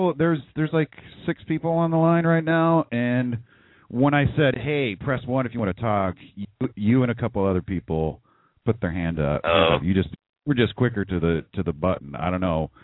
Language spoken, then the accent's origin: English; California, United States; I lived here in California. I grew up in California, lived here my whole life.